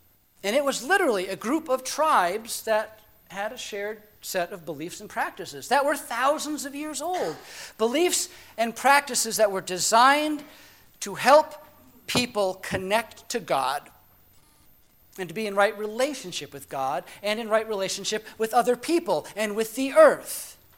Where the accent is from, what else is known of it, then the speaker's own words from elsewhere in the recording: Scotland, United Kingdom; Actually, I'm Scottish, but...